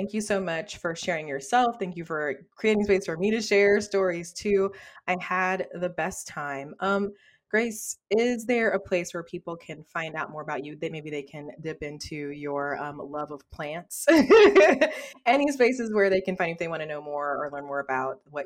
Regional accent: Indianapolis, Indiana, United States; now I grew up in Indianapolis, Indiana. We lived in predominantly like white neighborhoods

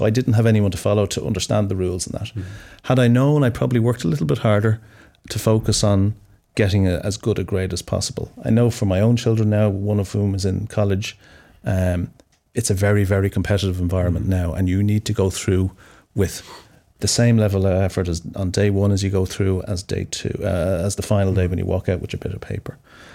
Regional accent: Ireland; And we as Irish people are incredibly good at forming connections and finding a commonality.

